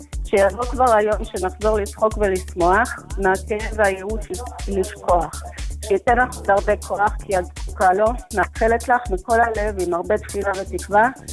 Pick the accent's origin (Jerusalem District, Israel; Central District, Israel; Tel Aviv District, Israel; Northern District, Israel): Jerusalem District, Israel; Jerusalem; אני מירושלים.